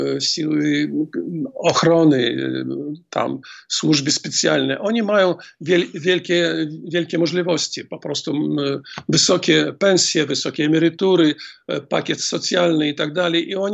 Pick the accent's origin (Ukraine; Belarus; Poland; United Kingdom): Belarus; Grodno, Grodno Region; przede wszystkim Grodno, skąd jestem.